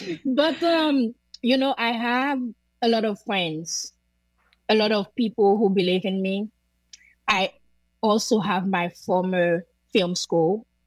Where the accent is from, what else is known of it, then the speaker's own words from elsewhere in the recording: Jacmel, Sud-Est, Haiti; And the road leading to Jacmel, my hometown, was closed through Martissant, which is like, you know, a very big neighborhood region in Port-au-Prince.